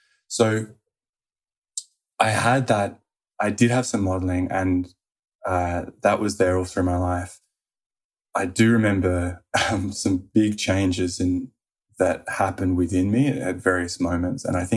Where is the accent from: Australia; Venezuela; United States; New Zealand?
Australia; arriving as an Australian.